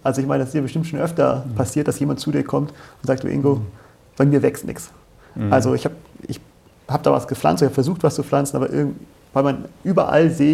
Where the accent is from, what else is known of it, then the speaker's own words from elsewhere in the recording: Hamburg, Germany; Da, wo ich herkomme, aus Hamburg